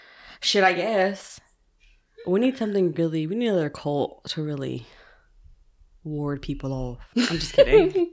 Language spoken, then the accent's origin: English; Austin, Texas, United States; when I was growing up in Austin